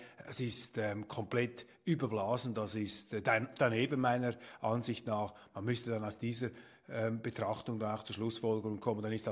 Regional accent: Switzerland; Aber als Schweizer muss man das zur Kenntnis nehmen.

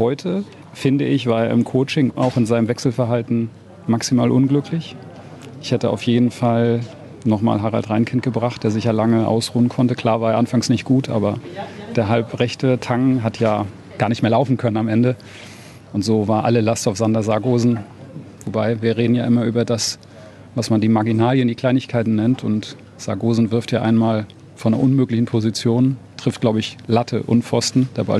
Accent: Flensburg, Schleswig-Holstein, Germany; born there; Ich bin als gebürtiger Flensburger

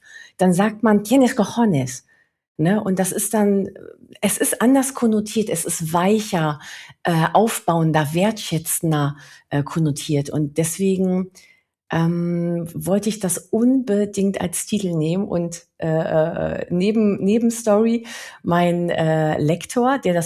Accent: Spain; now in Germany; ich bin Spanierin und ich merke einfach wirklich, dass Länder anders denken.

